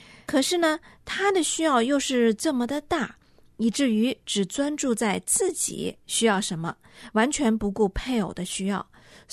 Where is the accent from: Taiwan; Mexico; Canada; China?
China; 这个，我们中国人常见的一种状态，就溺爱